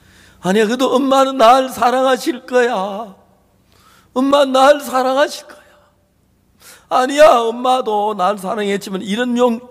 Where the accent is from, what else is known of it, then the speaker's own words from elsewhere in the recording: Los Angeles, California, United States; 일본 오키나와 병원에 가서 6개월 동안 치료를 받았어요. 그리고 미국 고향 LA로 가는 비행기에 올랐어요.